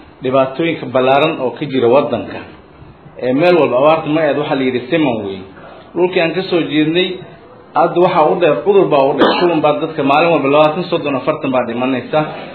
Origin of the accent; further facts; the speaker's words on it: Puntland, Somalia; markii horan kasoo jeednay Koonfur, laakiin hadda reer Puntland baan nahay.